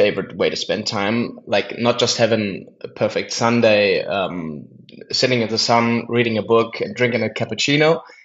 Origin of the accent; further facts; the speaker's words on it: Cologne, North Rhine-Westphalia, Germany; I was with my family. I was a teenager here in my hometown, Cologne.